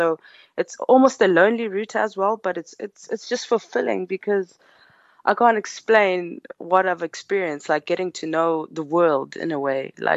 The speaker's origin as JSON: {"language": "English", "country": "Eswatini", "also_born_or_lived": "South Africa", "moved": "as an adult", "said": "I'm from Eswatini. I always tell the story. I got to Durban, started making it."}